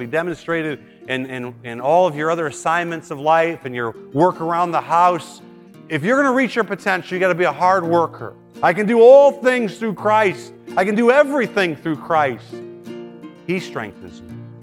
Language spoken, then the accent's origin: English; Detroit, Michigan, United States; You know, I'm from Detroit. I could take it.